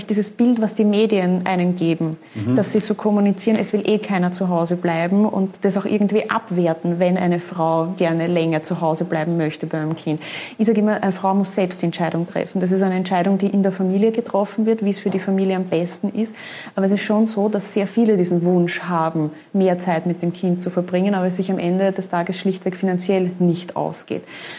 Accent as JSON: {"language": "German", "country": "Austria", "said": "Ich muss sagen, bei uns in Österreich, ich bin schon sehr, sehr früh politisch aktiv geworden mit 15 Jahren"}